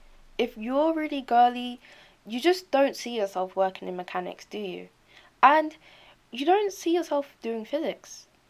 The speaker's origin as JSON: {"language": "English", "country": "Nigeria", "lives_now": "London, United Kingdom", "said": "I'm a black woman, I'm Nigerian, I live in London"}